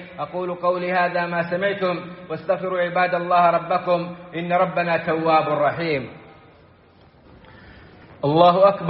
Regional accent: Saudi Arabia; في بلادنا السعودية

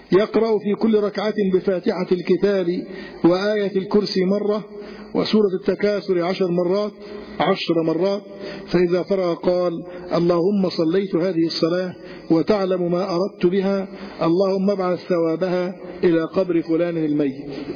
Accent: Egypt; كان موجود هذا في بعض بلاد الريف عندنا في مصر

